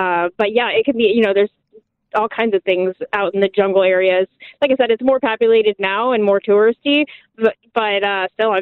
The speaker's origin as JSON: {"language": "English", "country": "Guam", "tie": "born or raised there", "said": "So, like, I'm originally from Guam, and my family lived there when I was young, and so it's a tropical island"}